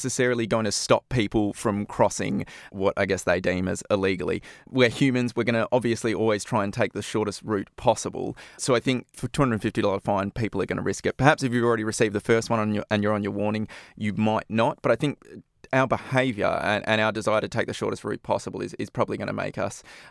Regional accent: Australia; in my home country in Australia

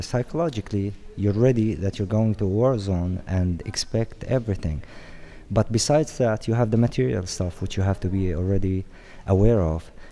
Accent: Jerusalem, Jerusalem District, Israel; I'm born and raised in Jerusalem. I was raised with the conflict, the Israeli-Palestinian conflict.

